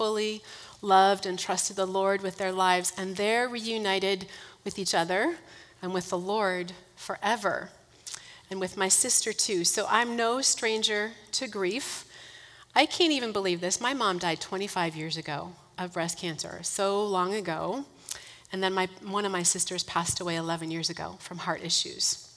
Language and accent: English; Minnesota, United States; I grew up in Minnesota. So I visited some familiar places to see extended family.